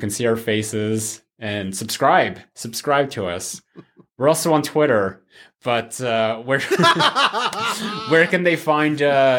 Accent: Canada; Yes, I'm Canadian.

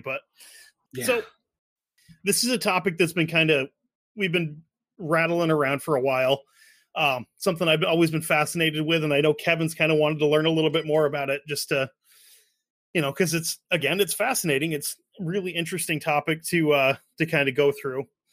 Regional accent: Sweden; But being a Swede, I think being Swedish and being Canadian is kind of the same thing

